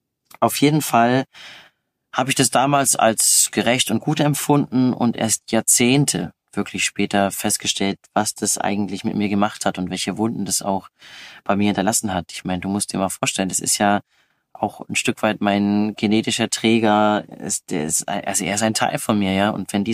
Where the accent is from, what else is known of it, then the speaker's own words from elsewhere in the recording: Mecklenburg-Vorpommern, Germany; born there; Ich bin geboren in Mecklenburg-Vorpommern, für mich immer noch eins der schönsten Bundesländer